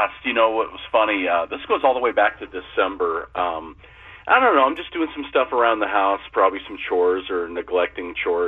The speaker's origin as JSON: {"language": "English", "region": "Pacific Northwest", "country": "United States", "tie": "born or raised there", "said": "probably just because I saw it on the back of a baseball card or, you know, growing up in the Northwest."}